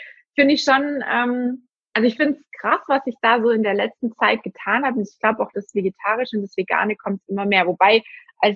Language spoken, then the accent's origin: German; Baden-Württemberg, Germany; Ich komme ja auch aus dem Schwabenländle.